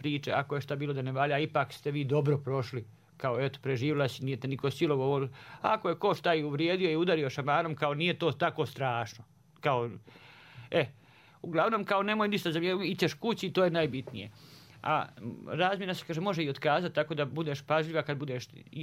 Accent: Banja Luka, Republika Srpska, Bosnia & Herzegovina; Pa ja sam iz Banja Luke, ko mene traži u Bijeljni?

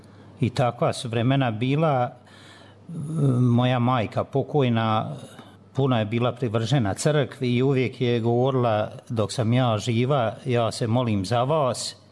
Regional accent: Donja Lupljanica, Republika Srpska, Bosnia & Herzegovina; moved away; also born or lived in Germany; Ja sam iz Lupljance, Donje, ali u Dervent, od kad sam otišao u Njemačku, izradili smo familijarnu kuću

